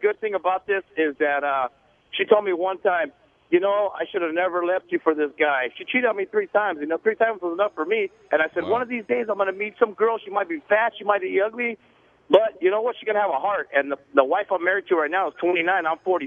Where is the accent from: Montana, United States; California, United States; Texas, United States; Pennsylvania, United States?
California, United States; West Covina; Actually, I grew up in West Covina in the gangs, went to prison, did all